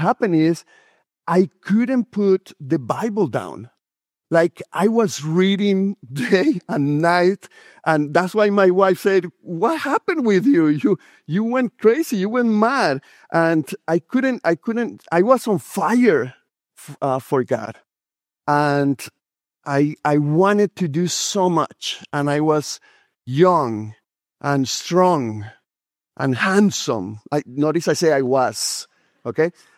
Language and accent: English; Colombia; moved away as an adult; I'm from Colombia, South America, and I came here when I was about 18 years old. And in Colombia, I was going to a school of priests and fathers